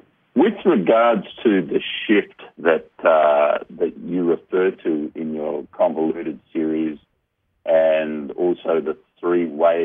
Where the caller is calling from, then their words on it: Perth, Western Australia, Australia; I'm calling from Perth, Australia.